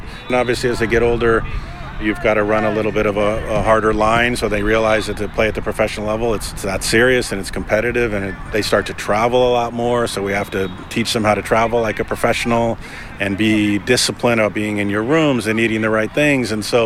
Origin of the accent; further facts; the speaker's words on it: Torrance, California, United States; I grew up in South Torrance.